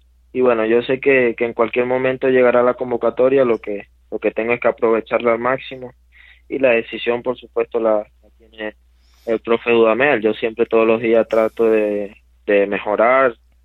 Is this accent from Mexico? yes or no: no; Venezuela; Sí, aún estoy en trámite de ese pasaporte